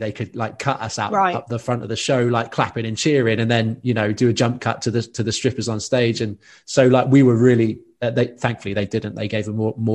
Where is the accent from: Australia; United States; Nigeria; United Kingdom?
United Kingdom; Exeter, South West England; I was brought up in Exeter for the first 18 years of my life